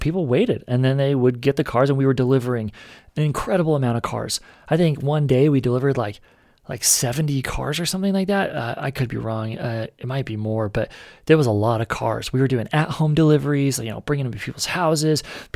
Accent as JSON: {"language": "English", "region": "Utah", "country": "United States", "said": "And I'm from Utah, and it was in Salt Lake."}